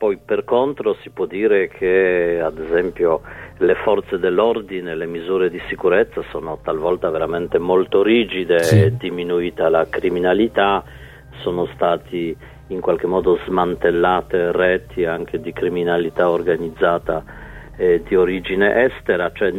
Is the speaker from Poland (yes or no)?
yes; Poland; le riforme che sono state attuate da questo governo in Polonia hanno riportato il mio paese di origine, non vorrei esagerare, ma almeno 20 anni o di più indietro.